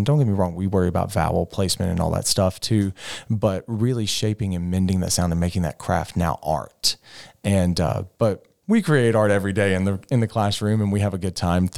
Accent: Jacksonville, Alabama, United States; So quick backstory is I'm from Jacksonville, Alabama, and I graduated from JSU, also went to Gadsden State Community College.

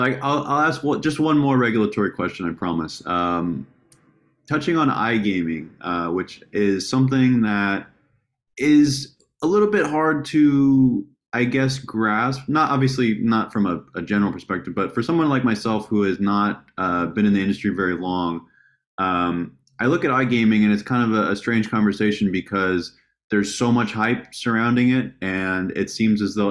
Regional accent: Reno, Nevada, United States; like I said, from born and raised in Reno, Nevada

